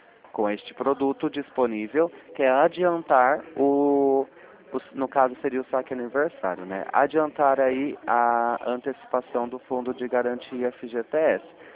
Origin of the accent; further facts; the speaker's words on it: Limeira, São Paulo, Brazil; Eu sou aqui de Limeira, São Paulo.